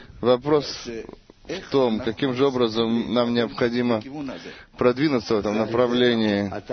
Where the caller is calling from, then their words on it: Netanya, Central District, Israel; из Натании.